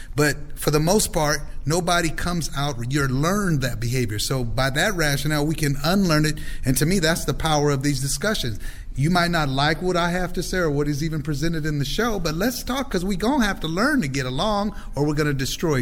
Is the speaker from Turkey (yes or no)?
no; Oakland, California, United States; the basis of it is about my experiences growing up in East Oakland and how I was politicized by the Panthers.